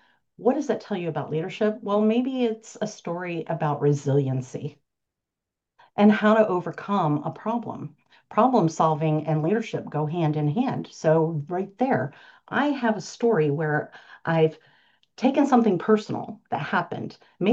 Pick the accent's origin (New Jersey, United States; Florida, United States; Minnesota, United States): Florida, United States; I grew up in Florida, and the ditches there, which are more water receptacles that move like a river.